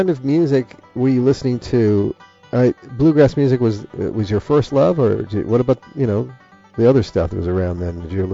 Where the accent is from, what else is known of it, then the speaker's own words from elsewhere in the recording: Iowa City, Iowa, United States; born there; I was born in Iowa also. I was born in Iowa City.